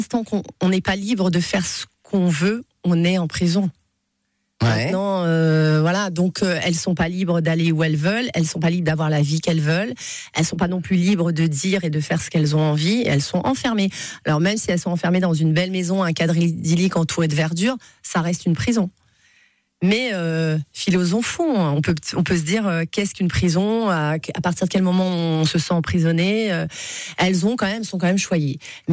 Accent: Paris, Île-de-France, France; Alors, moi, à la base, je viens de Paris, donc je suis installée ici depuis un an.

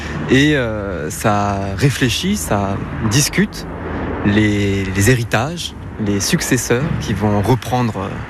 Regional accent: Tours, Centre-Val de Loire, France; Je viens de Tours

